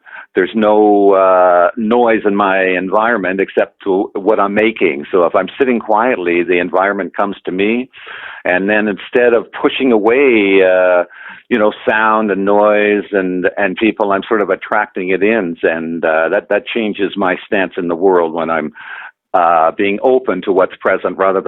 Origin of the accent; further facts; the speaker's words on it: White Rock, British Columbia, Canada; now in Victoria, Canada; No, actually, I was raised in White Rock. I spent all my school years there.